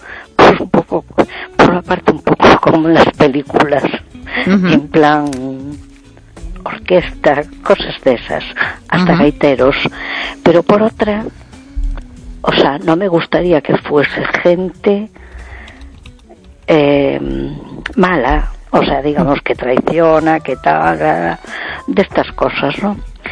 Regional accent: A Coruña, Galicia, Spain; de Coruña.

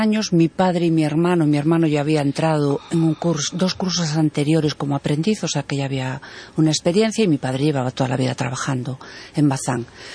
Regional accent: Cobas, Galicia, Spain; yo soy de Cobas

